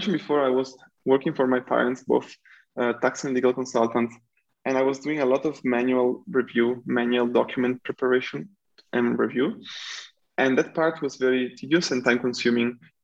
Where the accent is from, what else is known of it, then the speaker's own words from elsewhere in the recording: Italy; now in China; Yeah, so I'm originally from Italy, the northern part of Italy, between Venice and Milan, the city of Juliet and Romeo. And I went to school actually in Milan